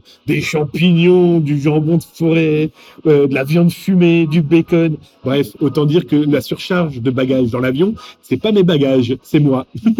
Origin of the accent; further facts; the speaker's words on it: France; accent: French; J'ai déjà du mal avec mon accent français